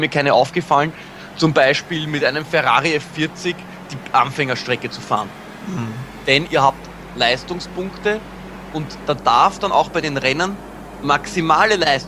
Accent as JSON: {"language": "German", "country": "Austria", "said": "als Österreicher"}